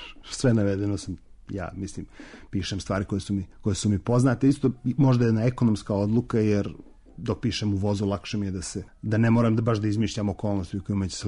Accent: Montenegro; moved away; also born or lived in Belgrade / Germany / United States; Ja sam iz Crne Gore, 6 godina sam živio u Beogradu, onda sam krenuo sa seljakama u naučne svrhe, prvo u Njemačku, pa onda u Ameriku

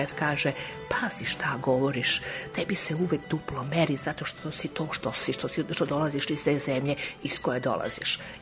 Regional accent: Belgrade, City of Belgrade, Serbia; ja sam rođena Beograđanka, ali sam otišla u Smederevo i radila sam u selima u okolini Smedereva.

